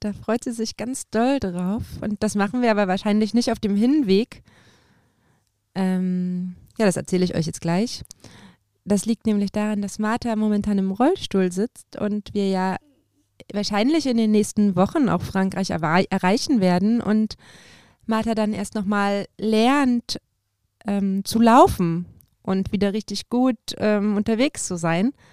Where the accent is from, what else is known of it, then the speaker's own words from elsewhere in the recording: Berlin, Germany; ich komme auch aus Berlin